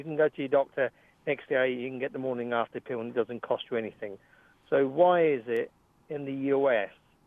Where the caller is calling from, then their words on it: England, United Kingdom; I'm from England, and you can go into any family planning clinic